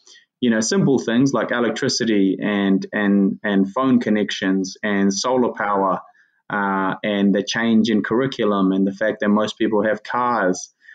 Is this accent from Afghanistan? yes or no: yes; Sangjoy, Ghazni, Afghanistan; when I was writing that particular passage about growing up in Sangjoy, a little village there in Ghazni province